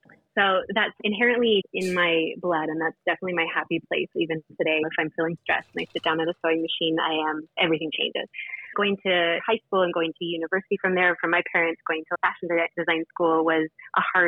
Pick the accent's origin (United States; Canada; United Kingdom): Canada; Toronto, Ontario; But yeah, from the beginning, I'm from Toronto, or Canada, and I come from a family of makers through and through, for sure.